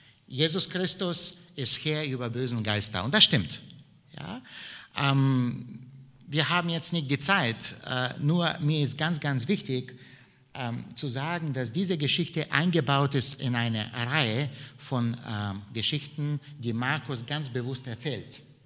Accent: Bulgaria; German is a second language; als Kind in meinem Heimatland, in Bulgarien

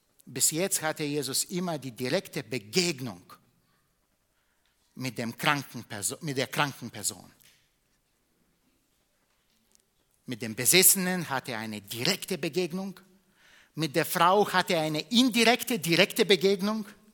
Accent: Bulgaria; German is a second language; now in Munich, Germany; in meiner Heimat in Bulgarien

